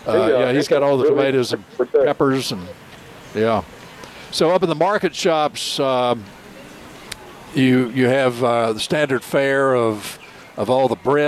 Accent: Nashville, North Carolina, United States; from the Arboretum and Extension Service in Nash County in Nashville, my hometown, coming up.

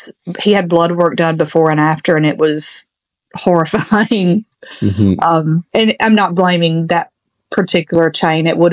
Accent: Mississippi, United States; And I'm from Mississippi originally, and I love gas station food. I don't know if anyone else really knows the South and how you can get some really good food in a gas station

